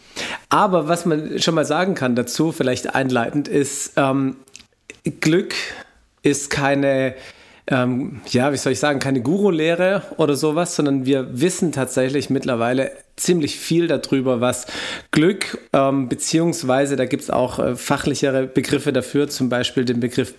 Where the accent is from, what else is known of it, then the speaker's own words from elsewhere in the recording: Stuttgart, Baden-Württemberg, Germany; ich komme ja hier aus Stuttgart